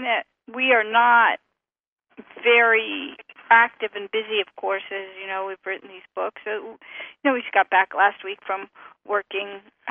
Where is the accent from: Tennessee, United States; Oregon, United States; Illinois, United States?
Oregon, United States; I grew up in Oregon. His dad owned a dress factory in New York City. You know, my grandparents were farmers. I lived in the country.